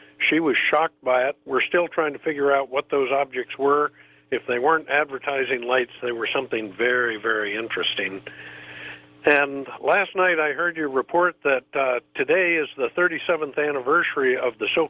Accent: Ferguson, Missouri, United States; I grew up not only in St. Louis, I grew up in Ferguson.

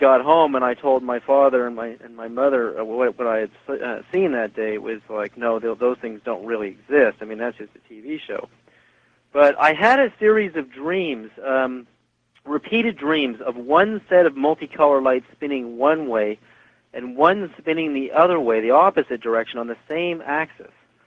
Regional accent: Berkeley, California, United States; born there; I was born in 61 in Berkeley, California.

